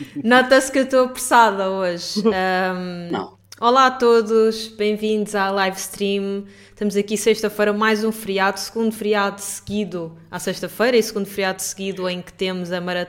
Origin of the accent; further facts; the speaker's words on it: Portugal; nós somos portugueses, temos esta mania de dizer Harry Potter e Tomb Raider e coisas assim desse género.